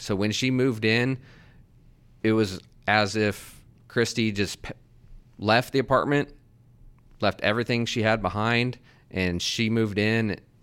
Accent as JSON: {"language": "English", "region": "Texas", "country": "United States", "said": "At least I'm from Texas. Anything outside of New York City to me is considered upstate."}